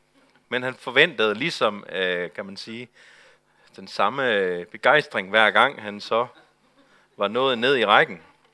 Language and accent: Danish; Zealand, Denmark; Altså, vi kommer fra Sjælland